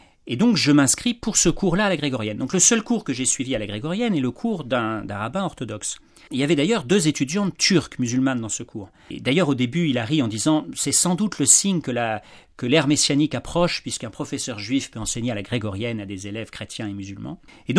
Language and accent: French; Boulogne-Billancourt, Île-de-France, France; avec ma sœur, avec ma famille, nous avons grandi près de Paris, à Billancourt.